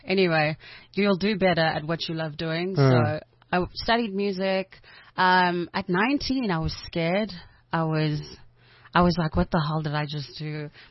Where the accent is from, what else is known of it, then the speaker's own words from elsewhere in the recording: Bisho, Eastern Cape, South Africa; So I'm from Ebisho. It's a small town in the Eastern Cape. I'm a Xhosa singer-songwriter